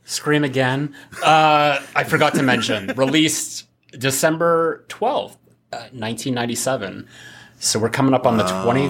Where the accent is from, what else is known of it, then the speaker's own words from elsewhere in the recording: Toronto, Ontario, Canada; where I grew up in Toronto